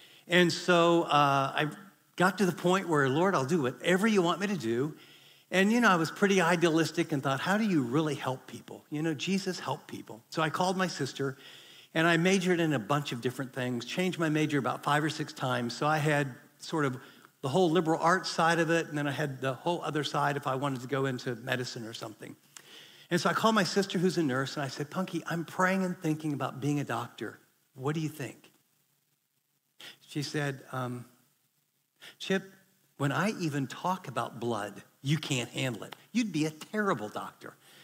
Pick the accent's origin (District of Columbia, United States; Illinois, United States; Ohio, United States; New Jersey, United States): Ohio, United States; I wanted his job. I grew up in Ohio, or maybe Coach Z.